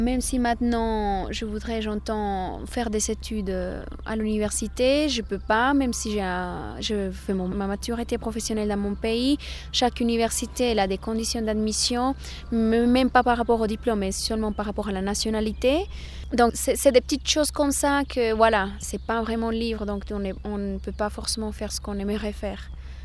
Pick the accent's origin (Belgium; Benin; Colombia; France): Colombia; moved away as an adult; now in Neuchâtel, Switzerland; j'ai 23 ans, je viens de la Colombie. Ça fait à peu près 4 ans et demi que je suis arrivée au canton de Neuchâtel.